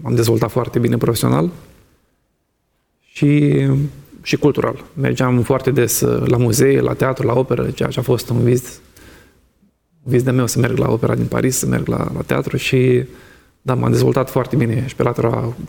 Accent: Romania; când le-am spus că sunt român

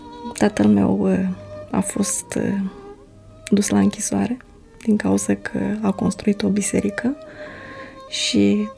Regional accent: Buțeni, Hîncești District, Moldova; born there; M-am născut în Republica Moldova, în Buțeni.

